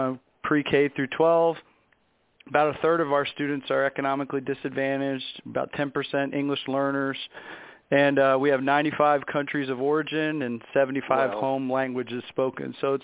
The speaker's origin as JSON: {"language": "English", "town": "Bordentown", "region": "New Jersey", "country": "United States", "tie": "born or raised there", "lives_now": "Virginia, United States", "said": "I grew up about 30 minutes from Philadelphia. I'm an avid Eagles fan. I grew up"}